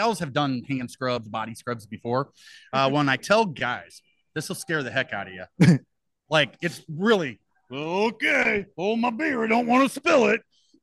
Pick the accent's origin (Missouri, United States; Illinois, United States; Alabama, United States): Missouri, United States; St. Louis; We're from St. Louis.